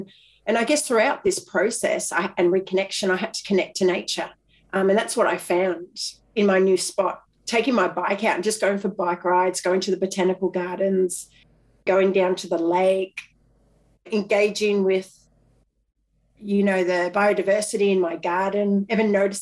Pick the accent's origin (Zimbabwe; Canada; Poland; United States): Canada; Vancouver, British Columbia; I was born in Vancouver, Canada, and I was raised in a three-story house with three other siblings. I was the youngest of four.